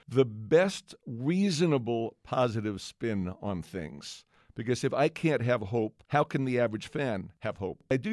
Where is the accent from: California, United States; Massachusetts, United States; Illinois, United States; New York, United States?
New York, United States; I grew up in New York. We used to listen to Yankee games in the car.